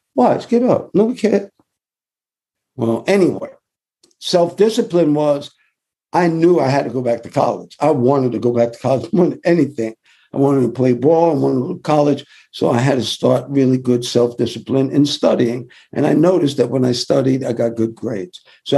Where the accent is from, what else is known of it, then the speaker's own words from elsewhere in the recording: New York, United States; And we're from New York.